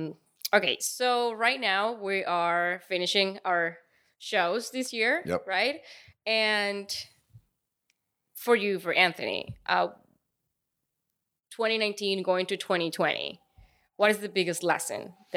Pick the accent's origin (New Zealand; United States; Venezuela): Venezuela; English is a second language; I come from Venezuela